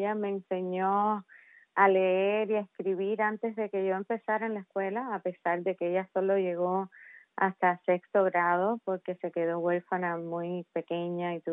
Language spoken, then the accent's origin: Spanish; Remedios, Villa Clara, Cuba; yo nací en Remedios hace ya casi 50 años. Y viví ahí hasta que comencé en la universidad, que me trasladé a La Habana y estuve ahí 4 años, hasta que en el 94, cuando la crisis de los veceros, pedí licencia en la universidad para irme a mi pueblo